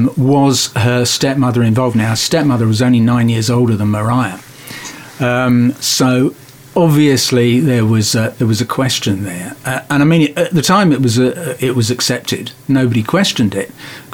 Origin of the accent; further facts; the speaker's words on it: Ealing, London, United Kingdom; I grew up in Ealing in West London. I must have passed the place where he was arrested 1,000 times on my way to school.